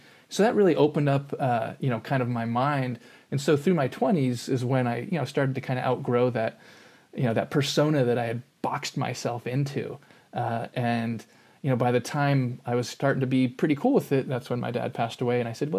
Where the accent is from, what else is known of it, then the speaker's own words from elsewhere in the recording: San Diego, California, United States; I grew up in San Diego, and my parents had divorced when I was two.